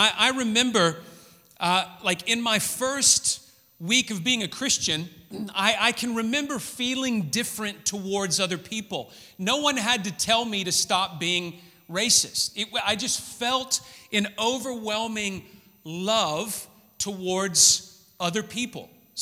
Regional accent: Memphis, Tennessee, United States; I grew up in Memphis, Tennessee, in the United States, in the South, which was a very racist culture.

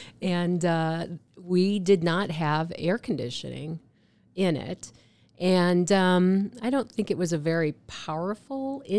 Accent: Iowa, United States; and I'm from Iowa, so I'd never heard of Glacier National Park before.

